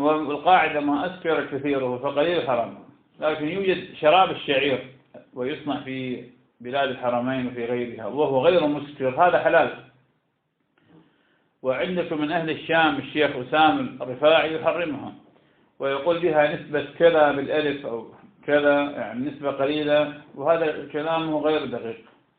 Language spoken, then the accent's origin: Arabic; Iraq; كان عندنا بالعراق ما يسمى بالستيكوتين